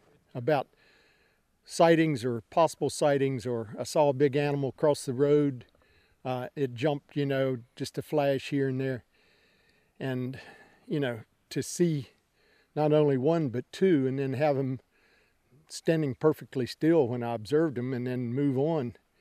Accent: Montezuma, Virginia, United States; I was born in Rockingham County at Montezuma, lived there all my life, still live there

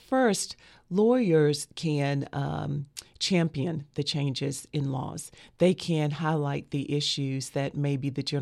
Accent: Asheville, North Carolina, United States; Born and raised in Asheville, yes.

